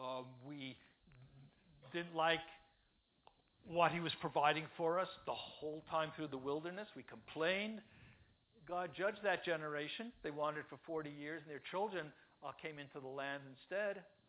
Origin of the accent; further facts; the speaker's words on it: New York City, New York, United States; Look, I'm from New York City. We don't hunt. We don't fish. We don't even have an outdoors. The wildest animal I ever saw growing up was a pigeon.